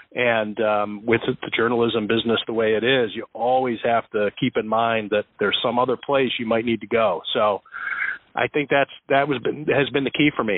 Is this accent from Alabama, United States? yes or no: no; Ohio, United States; I'm from Northeast Ohio.